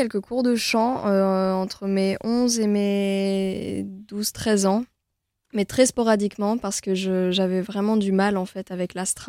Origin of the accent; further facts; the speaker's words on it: Allauch, Provence-Alpes-Côte d'Azur, France; Mais j'ai grandi à Allo, à côté de Marseille. Donc, c'est une petite commune. Et voilà, j'ai grandi là-bas